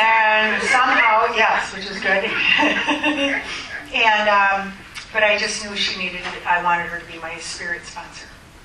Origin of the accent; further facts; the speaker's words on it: Minneapolis, Minnesota, United States; I'm from Minneapolis.